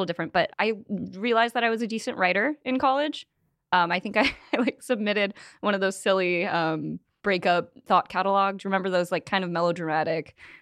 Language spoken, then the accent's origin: English; San Diego, California, United States; also born or lived in Montana / Tennessee; Coming from California, I'm from San Diego. Montana was more mountainous. Tennessee was a little too close-minded for me.